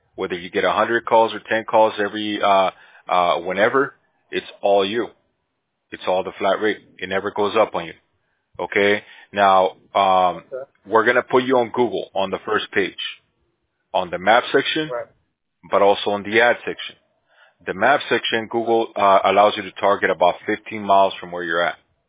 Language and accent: English; Bolivia; I mean, I speak Spanish too. I'm from Bolivia.